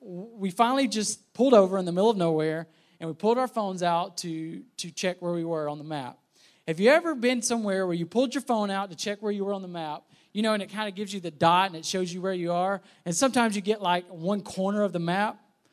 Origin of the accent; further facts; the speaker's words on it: Alabama, United States; to Alabama, which is where I'm from. I was going to drive, and we were going to stay overnight in my hometown where I grew up. I lived there for 12 years.